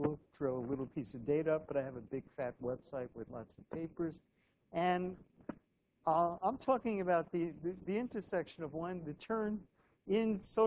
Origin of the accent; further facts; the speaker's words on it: New York City, New York, United States; But I'm also from the Bronx, so I've never held one of these in anger in my life.